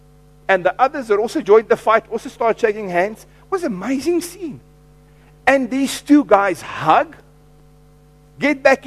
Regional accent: Free State, South Africa; or my mother used to share with me, they used to hate visiting one aunt of hers. We grew up in the Free State.

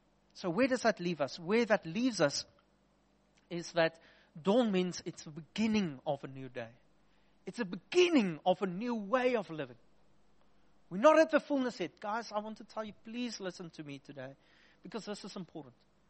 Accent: Upington, Northern Cape, South Africa; That's why I'm walking around with a squint all day long anyway, because I'm from Upington.

